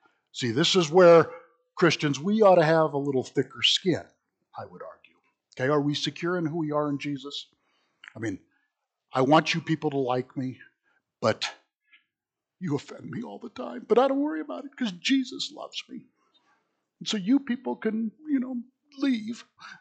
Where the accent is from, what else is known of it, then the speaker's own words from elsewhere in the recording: United States; But I'm an American. I got my rights.